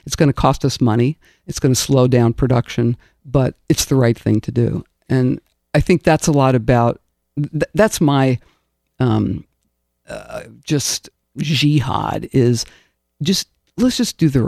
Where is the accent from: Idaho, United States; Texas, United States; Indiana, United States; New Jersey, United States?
New Jersey, United States; I grew up in New Jersey near Newark and kind of between Newark and New York.